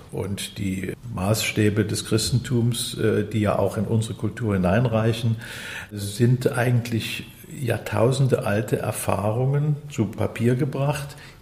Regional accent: Saxony, Germany; born there; neige ich als geborener Sachse zum Optimismus

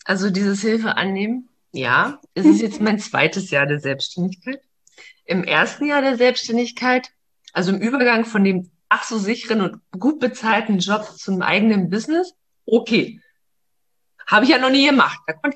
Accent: East Germany, Germany; Ich bin in den Nachwehen der DDR groß geworden.

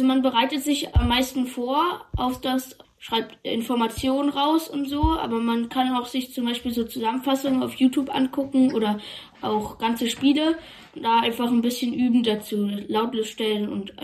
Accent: Germany; wir leben ja in Deutschland, einfach in meiner Heimat

